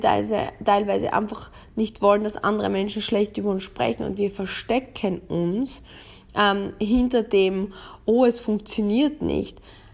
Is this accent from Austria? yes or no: yes; Austria; Es gibt so einen Spruch bei uns in Österreich, mehr als essen und trinken kannst du ja nicht.